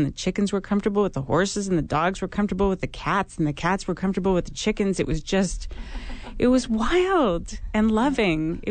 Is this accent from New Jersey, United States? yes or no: no; Nome, Alaska, United States; born there; And so I was born in Nome, and it's a very special place to my family.